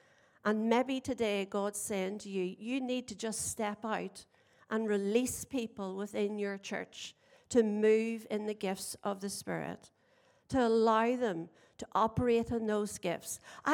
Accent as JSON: {"language": "English", "region": "Northern Ireland", "country": "United Kingdom", "said": "So Ross and I, I'm sure you've gathered, we're both from Northern Ireland."}